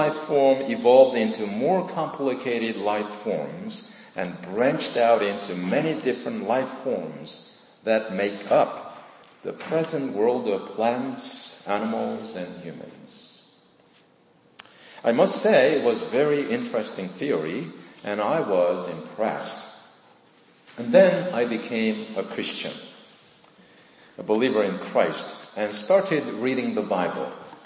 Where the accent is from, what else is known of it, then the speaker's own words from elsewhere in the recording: South Korea; I was born and raised in South Korea.